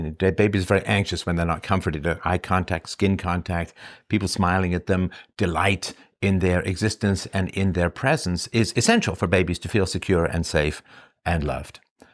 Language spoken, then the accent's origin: English; Ireland; born there; And I was born in Ireland